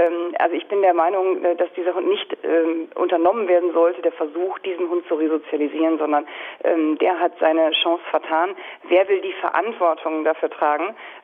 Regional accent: Lower Saxony, Germany; wir haben in Niedersachsen, ich komme aus Niedersachsen

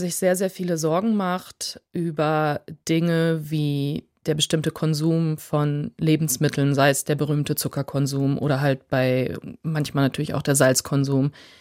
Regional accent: Germany; accent: Low German; first language Low German; dass ich natürlich als weiße Frau, als christlich sozialisierter Mensch mit wenig Akzent aufgrund meiner Muttersprache, also das Plodeutsche, da nicht so viel Pech hatte

